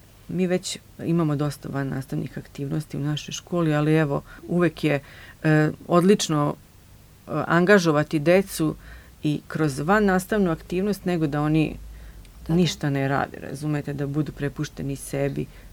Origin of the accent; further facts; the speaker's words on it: Serbia; tako da ja mislim da je to jedan zaista bilo uspešno kod nas u Srbiji isto.